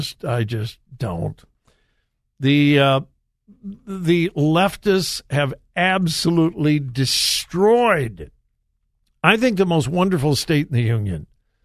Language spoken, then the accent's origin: English; California, United States; moved away; For many years, I had this somewhat secret desire to go back to California, where I was raised.